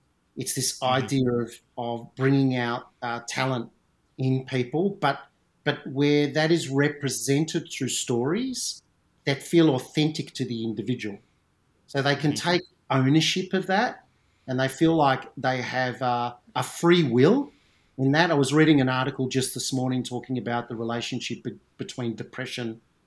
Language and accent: English; Melbourne, Victoria, Australia; when I was about 12 years old, in growing up in Melbourne